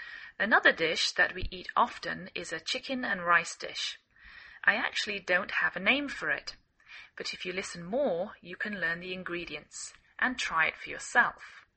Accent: England, United Kingdom; now in United States

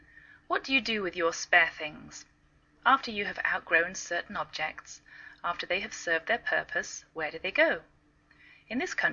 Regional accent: England, United Kingdom; now in United States

